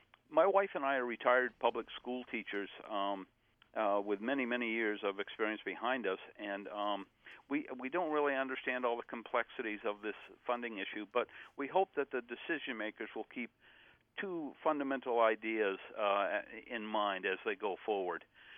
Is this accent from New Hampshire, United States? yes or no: yes; Hanover, New Hampshire, United States; I grew up in Hanover, New Hampshire in the 50s and 60s, and it was they did a good job because it was well-funded.